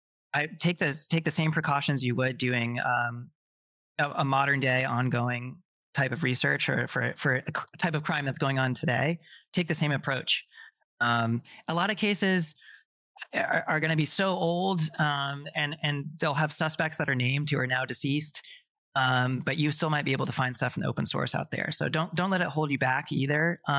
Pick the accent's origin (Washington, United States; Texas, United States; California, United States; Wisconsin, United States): Texas, United States; Folks in their 80s, 90s, including folks in my family, by the way, because I'm from Texas